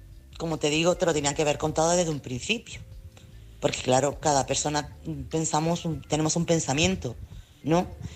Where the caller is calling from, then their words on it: Chiclana de la Frontera, Andalusia, Spain; corresponsal de Chiclana.